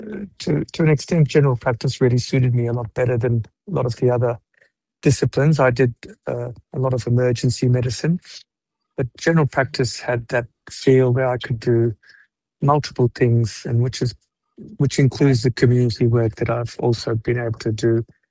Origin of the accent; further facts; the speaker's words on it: South Africa; now in Australia; I'm from South Africa. I was born in South Africa. Indian parents.